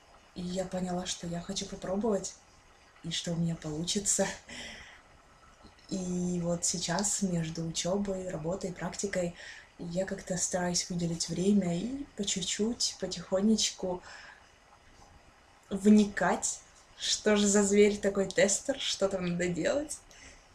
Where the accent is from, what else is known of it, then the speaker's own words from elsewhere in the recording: Ukraine; мне 20 лет, я из Украины